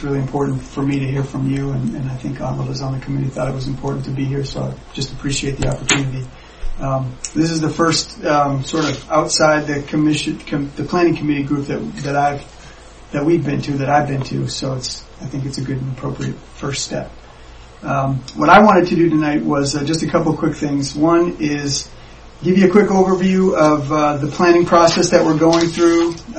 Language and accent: English; Tremont, Maine, United States; Grew up in Maine. Actually grew up on MDI, so didn't move too far from where I grew up in Tremont to Southwest Harbor.